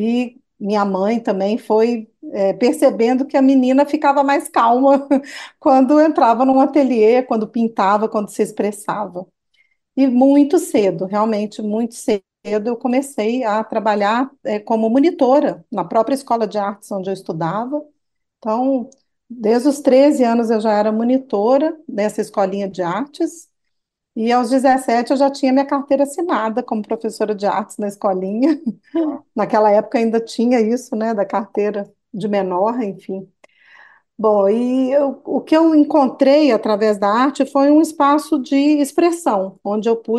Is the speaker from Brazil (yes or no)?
yes; Minas Gerais, Brazil; accent: mineiro; now in São Paulo, Brazil; eu sou mineira, né? As pessoas vão perceber pelo meu sotaque.